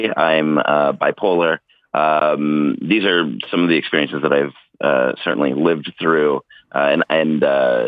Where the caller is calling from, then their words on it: Oakland, California, United States; I'm calling from Oakland, California.